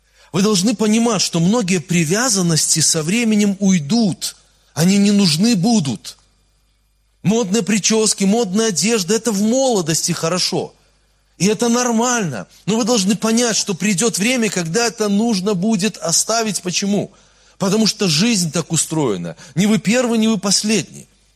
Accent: Brest Region, Belarus; Ну, вы же знаете, что я вырос в Брестской области, вот, и мой мозг воспитан в Брестской области

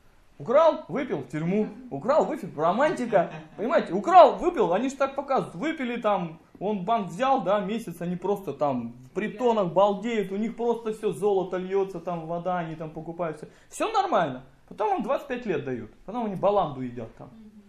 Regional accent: Novokuznetsk, Kemerovo Oblast, Russia; born there; я родился на Новокузнецке, где 700 тысяч народу несчастливы вообще.

